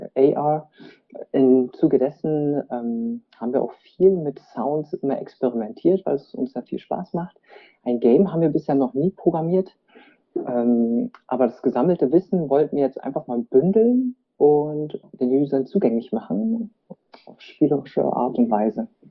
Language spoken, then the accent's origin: German; Berlin, Germany; born there; gebürtiger Berliner mit vietnamesischen Wurzeln.